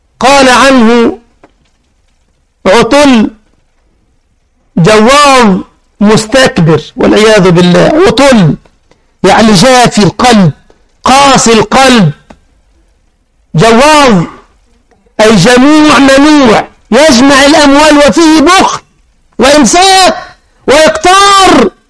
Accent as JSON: {"language": "Arabic", "country": "Egypt", "said": "أذكر من أكثر من 20 سنة كنا في بلدنا مصر"}